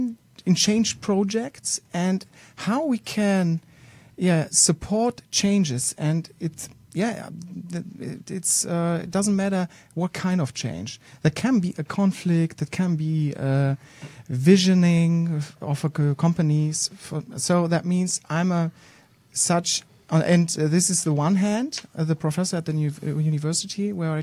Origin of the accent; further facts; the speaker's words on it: Bielefeld, North Rhine-Westphalia, Germany; English is a second language; in my hometown Bielefeld